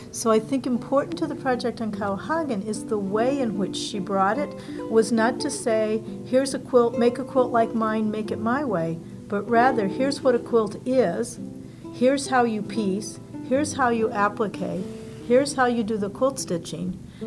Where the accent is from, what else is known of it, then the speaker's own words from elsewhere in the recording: Colorado, United States; I'm from Gilpin County, Colorado.